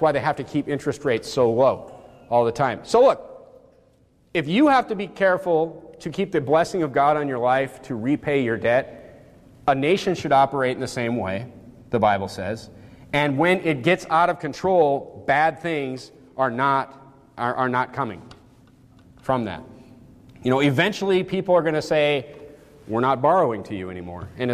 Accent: United States; growing up in the United States

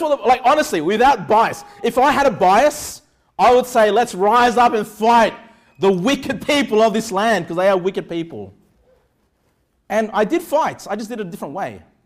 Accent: Australia; as an Australian, you are still in the top 1% of the richest people of the entire world.

